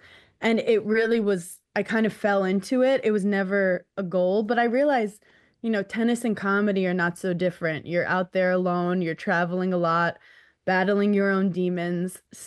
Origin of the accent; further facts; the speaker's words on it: New York City, New York, United States; And like, I'm 33 from New York City.